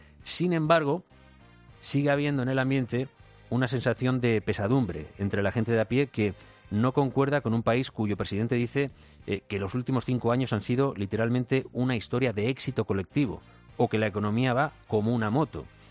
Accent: Spain

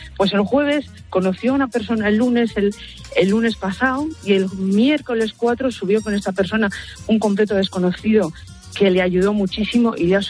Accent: Palencia, Castile and León, Spain; Nosotros somos de Palencia.

